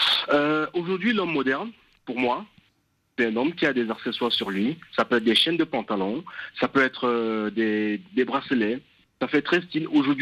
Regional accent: West, Cameroon; Moi, je viens du Cameroun, je viens du pays Bamileke, où on met des chapeaux.

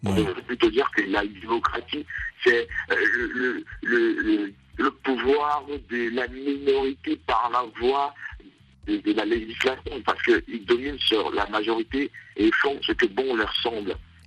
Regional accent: Cameroon; en tant que Camerounais qui vit au Cameroun et qui vit la réalité socio-politique et économique du Cameroun

